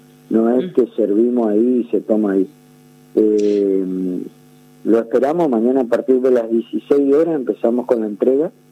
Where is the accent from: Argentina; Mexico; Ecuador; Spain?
Argentina; Nosotros somos Argentina, somos un país muy precario